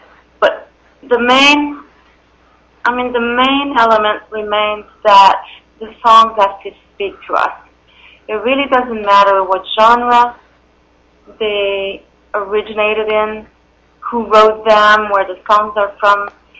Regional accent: Quebec, Canada; Well, I was a tiny little girl growing up in Quebec and loved to sing

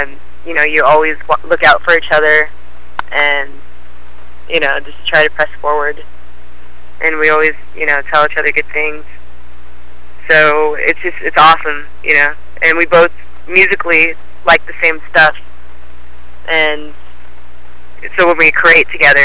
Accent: United States; They like it, especially because we're sisters, we're twin sisters, and, you know, we are Native American. We love playing reservations.

